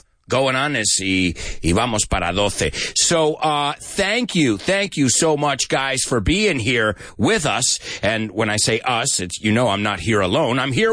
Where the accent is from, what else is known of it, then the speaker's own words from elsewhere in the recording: United States; Why do I say awesome? I'm American. That's what we say.